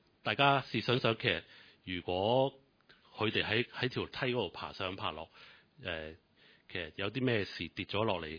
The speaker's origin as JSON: {"language": "Cantonese", "country": "China", "said": "因為我哋中國人有句話咧，就係即唔孝敬父母會俾雷劈噶嘛嚇。"}